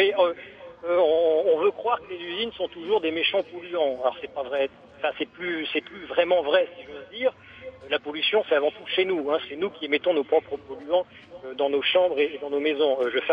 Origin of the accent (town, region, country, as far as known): Hauts-de-France, France